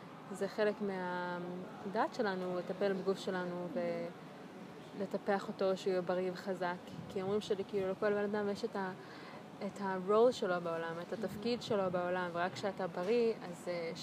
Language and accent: Hebrew; United States; also born or lived in Israel; כי אני גם אמריקאית, ואמריקאית ישראלית כזאת, אז כשאני בארץ אני אמריקאית, וכשאני בחול אני ישראלית, אז כאילו לא, אף פעם לא 100%, וגם בגלל שאני דתייה ואני בת 30